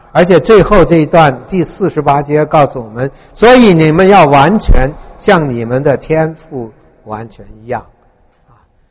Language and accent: Chinese; China; 我想我们中国人都同意吧啊，不可杀人对吗？